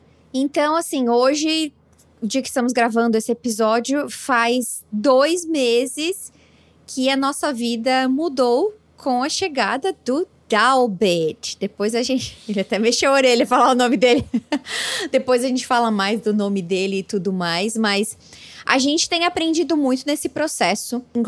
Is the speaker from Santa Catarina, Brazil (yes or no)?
yes; Santa Catarina, Brazil; Eu sou do interior de Santa Catarina, né?